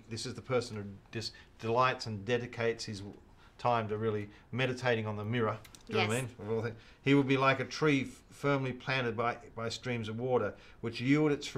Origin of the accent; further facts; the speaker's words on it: Mildura, Victoria, Australia; I grew up in Mildura, that's part of my who I am. Mildura, for those maybe watching from overseas or even in Australia who don't know where Mildura is, it's up very north, northwest of Victoria, and it's getting into some very dry, barren